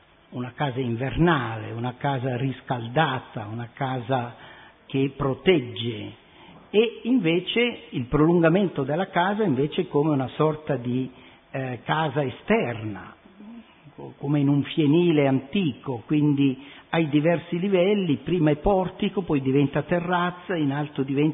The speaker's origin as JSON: {"language": "Italian", "country": "Switzerland", "said": "come svizzero a Lugano sono chiamato di tanto in tanto a riempire"}